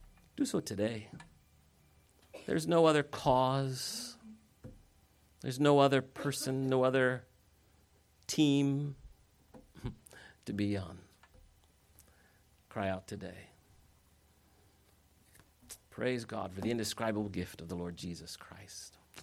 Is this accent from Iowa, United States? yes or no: yes; Iowa City, Iowa, United States; I grew up in Iowa City, where the University of Iowa is. I sold popcorn at all the football games and basketball games through junior high.